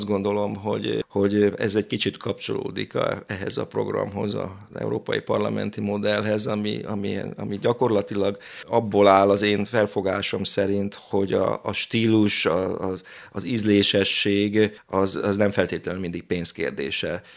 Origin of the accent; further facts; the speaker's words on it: Zalaegerszeg, Zala, Hungary; born there; Hát én zalaegerszegi születésű vagyok, igen régen, a 8-ban születtem